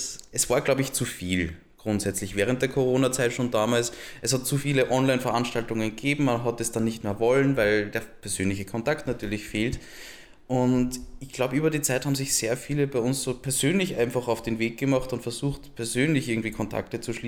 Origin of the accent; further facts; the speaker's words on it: Vienna, Austria; bei uns in Wien